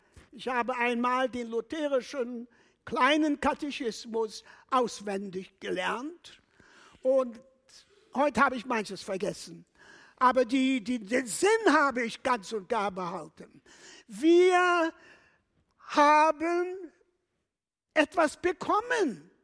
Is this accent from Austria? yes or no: no; Poland; born there; German is a second language; Ich wurde in Polen geboren. Ich war 9 Jahre alt, als der Krieg anfing.